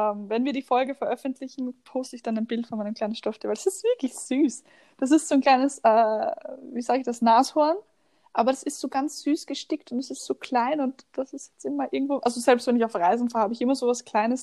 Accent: Vienna, Austria; Also wenn du mal bei uns in Wien bist, ich muss dir den zeigen

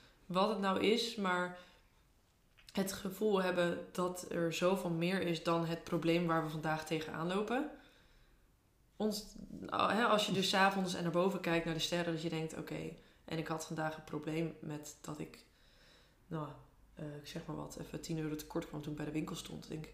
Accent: Utrecht, Netherlands; zeker nu hier in Drenthe, want hier zie je de sterren nog iets beter, zeg maar, dan waar ik eerst vandaan kwam. Ik kwam eerst uit Utrecht, zeg maar.

